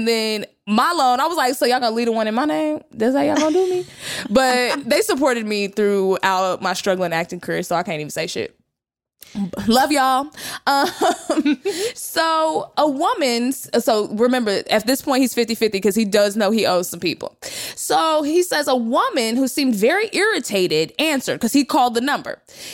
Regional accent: Texas, United States; they'll call from an area code that's from your area code, which I'm from Texas.

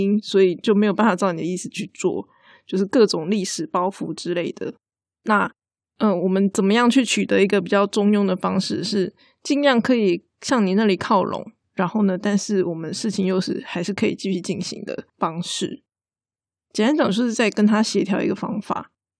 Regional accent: Taiwan; 我们台湾人很喜欢常常讲那个对不起嘛

